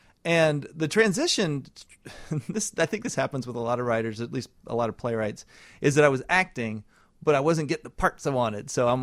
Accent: Newton, Iowa, United States; And I grew up in the middle of Iowa. I grew up in Newton, Iowa.

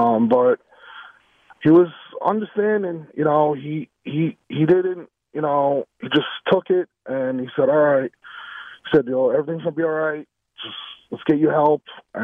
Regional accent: New York, United States; I'm from New York. It wasn't much help here.

